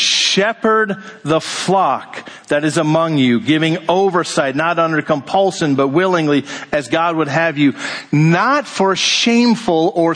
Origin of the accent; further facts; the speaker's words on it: Ireland; And I feel badly that I'm not wearing green this morning, being an Irish guy as I am.